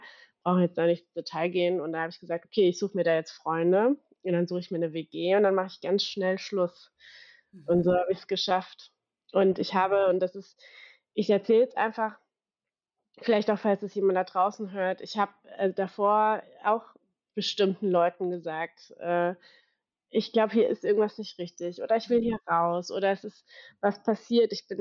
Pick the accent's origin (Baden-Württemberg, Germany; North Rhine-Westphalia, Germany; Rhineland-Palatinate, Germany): Rhineland-Palatinate, Germany; Ludwigshafen am Rhein; ich komme eigentlich aus Ludwigshafen am Rhein, sagt dir vielleicht nichts